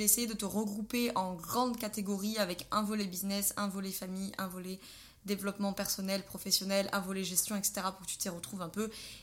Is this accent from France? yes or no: yes; Auvergne-Rhône-Alpes, France; nous sommes originaires de Drôme Provençale, et en l'occurrence d'un tout petit coin où il n'y a pas énormément de monde.